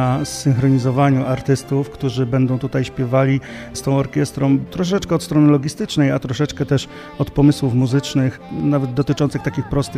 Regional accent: Lisków, Greater Poland Voivodeship, Poland; ja jestem z Liskowa

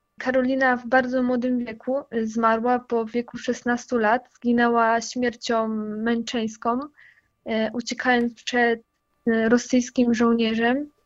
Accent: Lesser Poland, Poland; Też wychowałam się w diecezji tarnowskiej

